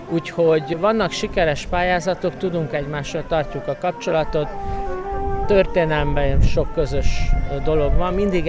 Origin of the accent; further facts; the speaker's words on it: Kisgéres, Szabolcs-Szatmár-Bereg, Hungary; gyerekkoromban tényleg csak Géresben csinálták, nálunk Kisgéresben, mert ugye van Nagygéres is.